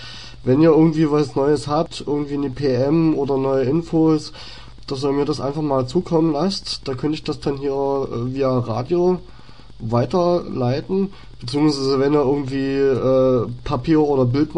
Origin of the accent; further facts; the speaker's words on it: Saxony, Germany; ich komme jetzt aus Oberlausitz und musste mir das auch erst mal alles erarbeiten, was hier in Sachsen los ist